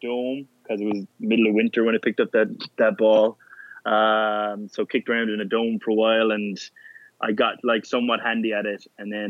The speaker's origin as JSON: {"language": "English", "country": "Ireland", "said": "And, you know, as an Irish guy, you kind of like we're very aware whether we play good or play bad."}